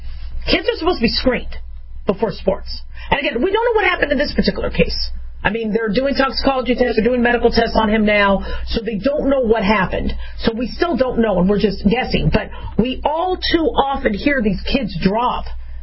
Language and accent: English; Phoenix, Arizona, United States; I remember growing up in Phoenix, they said, just stay indoors from 10 to 2.